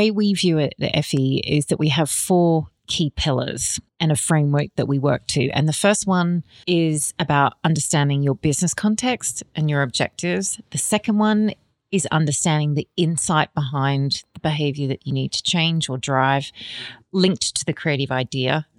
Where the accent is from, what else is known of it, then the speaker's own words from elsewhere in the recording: Australia; I'm Australian and I definitely want to see the Costa Rican beaches.